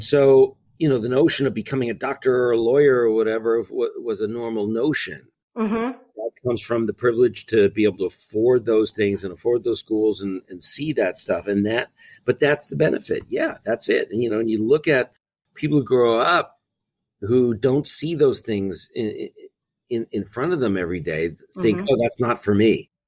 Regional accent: Beverly Hills, California, United States; And I loved growing up in Beverly Hills. I thought it was awesome.

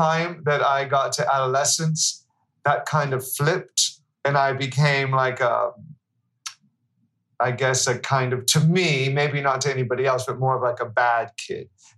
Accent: Swissvale, Pennsylvania, United States; Okay, I grew up in a little town called Swissvale, and it's outside of Pittsburgh, Pennsylvania. It's a little steel mill town.

